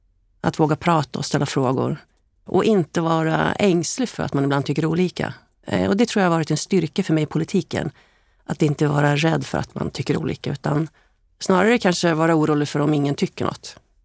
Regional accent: Hällefors, Örebro County, Sweden; born there; Jag är ju född i Hällefors.

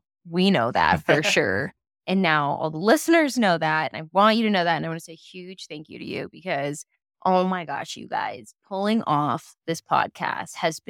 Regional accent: Washington, United States; And I grew up in Washington. So, like, my life was not outside of Washington.

